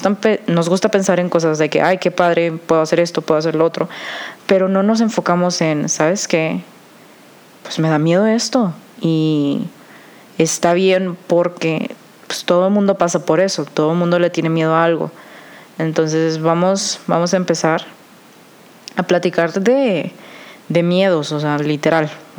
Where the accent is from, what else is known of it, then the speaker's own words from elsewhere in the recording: Monterrey, Nuevo León, Mexico; por si no sabían, soy de Monterrey y tengo 21 años